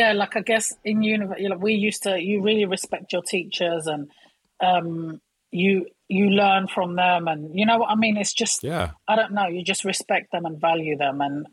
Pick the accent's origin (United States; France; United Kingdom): United Kingdom; Hackney, London; Because I'm from Hackney, and in Hackney, we talk with our hands.